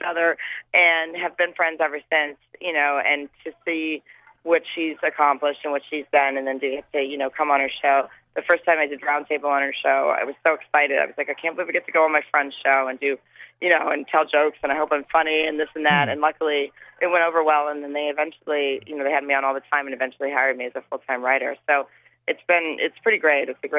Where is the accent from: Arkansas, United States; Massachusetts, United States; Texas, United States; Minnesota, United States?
Arkansas, United States; Farmington; I grew up in Farmington, which is right outside of Fayetteville, and I went to college at the University of Arkansas, and so there's a lot of good stories about growing up in Arkansas